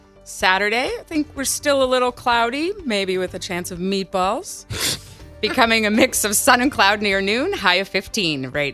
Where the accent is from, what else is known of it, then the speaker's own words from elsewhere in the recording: Saskatchewan, Canada; moved away as an adult; now in Charlottetown, Canada; Well, I'm originally from Saskatchewan. I moved here in 2000.